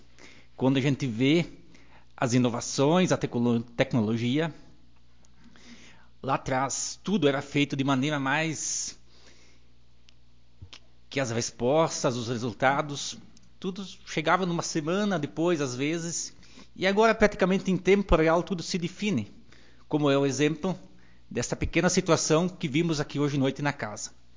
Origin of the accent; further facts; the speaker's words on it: Palmas, Brazil; Venho de Palmas, a nossa angústia também é relativa à creche, relativas a um pouco de asfalto.